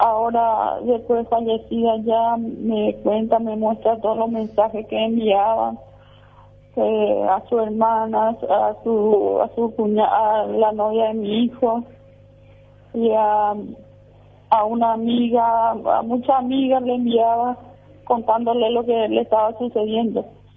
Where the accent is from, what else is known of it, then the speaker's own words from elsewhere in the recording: Argentina; la primera vez que vine de Argentina, le conozco por la primera vez